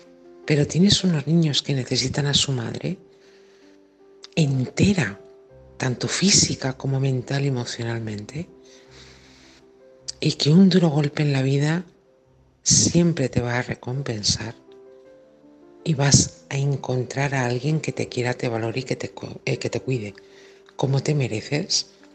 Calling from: Málaga, Andalusia, Spain; de Málaga.

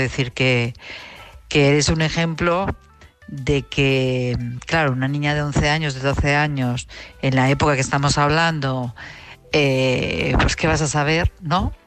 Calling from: Madrid, Community of Madrid, Spain; de Madrid.

